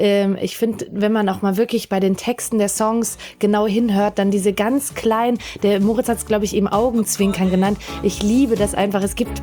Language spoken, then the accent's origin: German; Salzburg, Austria; bei meinen Großeltern in Österreich mir eine Oper angeguckt habe, wie man das so macht als Salzburgerin, ne?